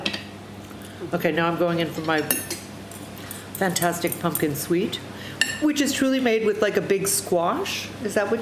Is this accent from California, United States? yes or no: no; New York, United States; Uh-huh, that's my hometown.